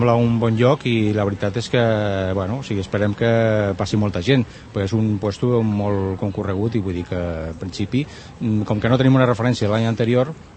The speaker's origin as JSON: {"language": "Catalan", "town": "Terrassa", "region": "Catalonia", "country": "Spain", "said": "nosaltres, de fet, som de Terrassa"}